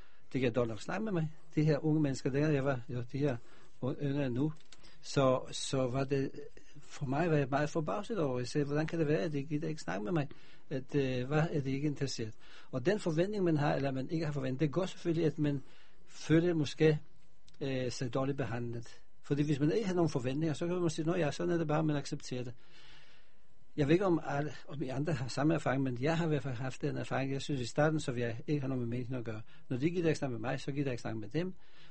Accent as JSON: {"language": "Danish", "country": "Israel", "second_language": "Danish", "moved": "yes", "lives_now": "Denmark", "said": "inden jeg kom til Danmark fra Israel, så blev det sagt, altså ved du hvad, i Danmark, så blev det våret på hænderne, fordi der er ikke mange israeler på det tidspunkt, det var sådan i 64."}